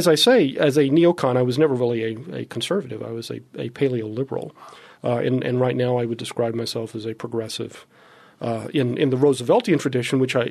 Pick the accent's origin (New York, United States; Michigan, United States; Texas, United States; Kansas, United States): Texas, United States; Austin; I grew up in Austin, Texas, fifth-generation native.